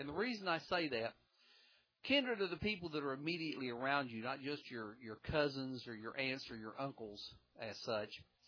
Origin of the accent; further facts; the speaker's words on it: Bible Belt, United States; my culture came up around country music and southern things. And you say, well, that's good. I was raised in the Bible Belt.